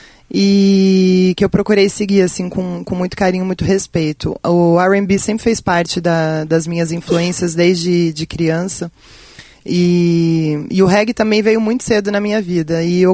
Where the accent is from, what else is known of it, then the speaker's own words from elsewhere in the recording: São José dos Campos, São Paulo, Brazil; da minha cidade, eu sou de São José dos Campos.